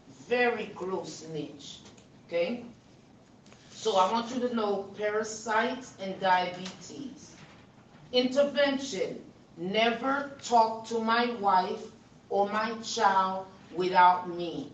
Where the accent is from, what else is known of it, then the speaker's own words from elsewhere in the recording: Haiti; They will help the Cubans first, but they're very close with the Haitian and the Jamaican.